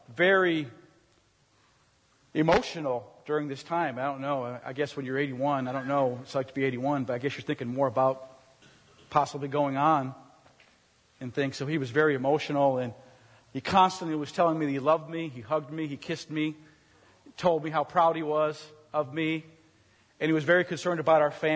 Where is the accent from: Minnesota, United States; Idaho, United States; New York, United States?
Minnesota, United States; St. Paul; and I'm from St. Paul, Minnesota.